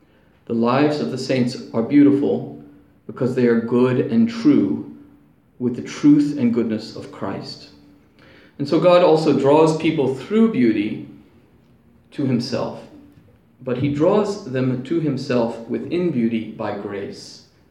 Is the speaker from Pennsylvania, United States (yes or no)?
no; Georgia, United States; I grew up in Southeast Georgia, so there's stuff rotting everywhere, covered with kudzu, you know, farmhouses falling apart.